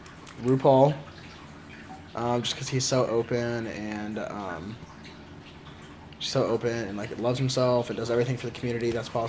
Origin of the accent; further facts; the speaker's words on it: Puerto Rico; Coming from a Spanish, or Latino, household, being gay and being Latino weren't too common growing up in Puerto Rico.